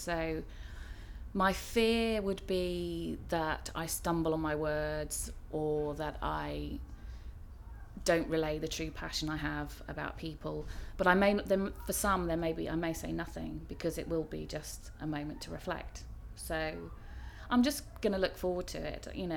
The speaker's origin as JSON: {"language": "English", "town": "Cambridge", "region": "East of England", "country": "United Kingdom", "tie": "born or raised there", "accent": "Estuary English", "said": "I grew up in Cambridge, so definitely not Scotland. So in East Anglia, so slightly estuary English accent here, which has never gone away."}